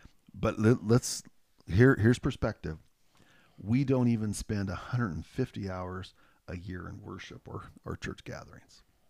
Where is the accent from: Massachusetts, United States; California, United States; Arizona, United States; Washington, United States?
Washington, United States; Centralia; when I told him I was from Centralia, he goes, really? You're from that hole in the wall?